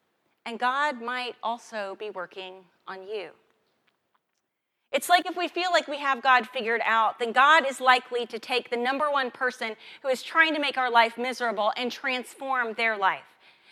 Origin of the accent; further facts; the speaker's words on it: West Virginia, United States; Where I was raised in West Virginia, in the belt buckle of the Bible Belt, people talked about their Damascus Road experiences.